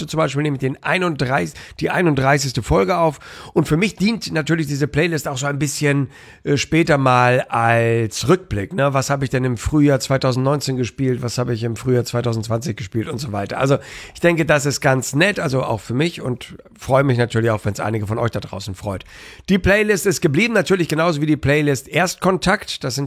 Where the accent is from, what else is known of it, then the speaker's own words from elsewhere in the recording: Hamburg, Germany; als Hamburger